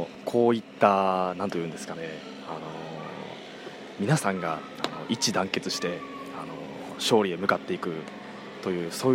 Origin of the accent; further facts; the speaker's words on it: Osaka, Japan; 関西から、大阪から来ています。